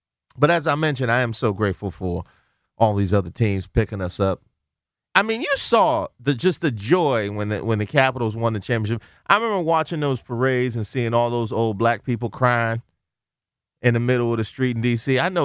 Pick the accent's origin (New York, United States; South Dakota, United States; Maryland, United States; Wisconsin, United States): Maryland, United States; and you know I grew up here in Prince George's County.